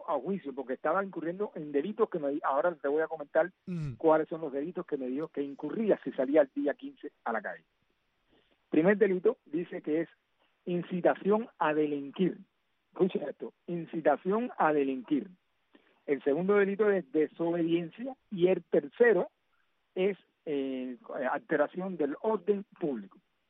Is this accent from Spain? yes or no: no; Cuba; mi derecho como tal, como ciudadano cubano